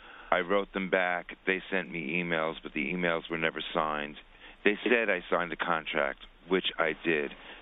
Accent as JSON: {"language": "English", "region": "New York", "country": "United States", "said": "I'm a New Yorker. I have street savvy."}